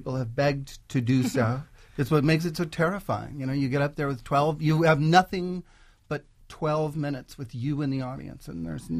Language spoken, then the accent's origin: English; the South, United States; Sadly, even though I am from the South, I am sad about that.